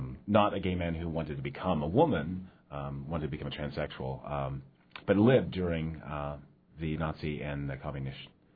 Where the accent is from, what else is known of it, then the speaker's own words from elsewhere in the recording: Bible Belt, United States; I grew up gay in the Bible Belt